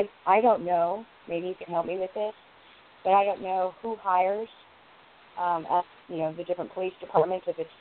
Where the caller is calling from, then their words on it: California, United States; Hi, I'm calling from California.